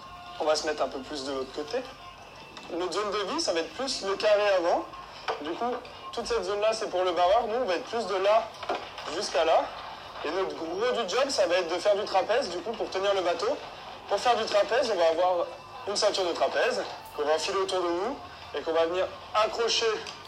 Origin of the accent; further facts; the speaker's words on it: Corsica, France; Normalement, je suis d'origine de Corse.